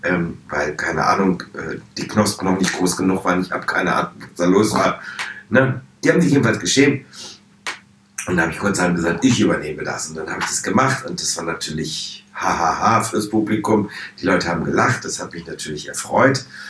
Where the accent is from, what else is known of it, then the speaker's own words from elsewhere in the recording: Hanover, Lower Saxony, Germany; Hannover, wo ich groß geworden bin.